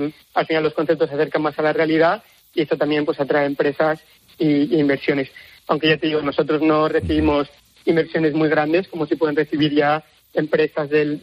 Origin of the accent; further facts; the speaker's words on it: Valencia, Valencian Community, Spain; nosotros, que somos de España, que somos de Valencia